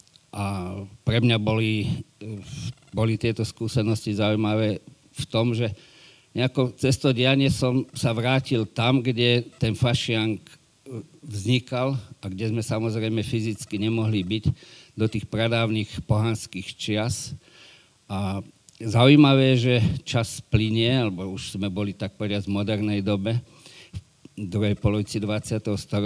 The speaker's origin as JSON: {"language": "Slovak", "town": "Lodno", "region": "Žilina Region", "country": "Slovakia", "said": "ja som nedaleko z Dolných Kysúc, z obce Lodno"}